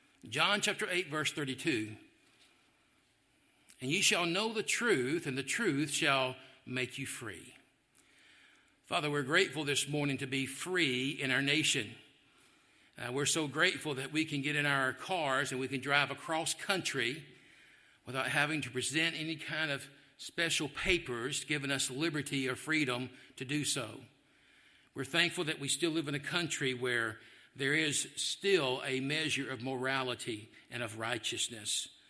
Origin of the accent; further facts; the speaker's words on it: England, United Kingdom; We're thankful, dear God, that you've given us the Word of God as a English people.